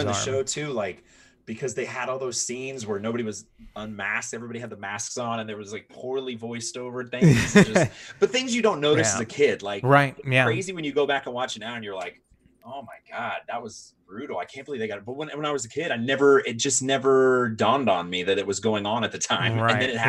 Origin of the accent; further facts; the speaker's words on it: Japan; it was so cool because it brought me back to my like growing up in Japan.